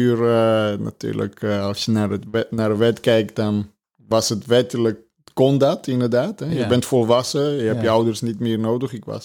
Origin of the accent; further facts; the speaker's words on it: Armenia; also born or lived in Russia; now in Netherlands; Ja, ik kom oorspronkelijk uit Armenië.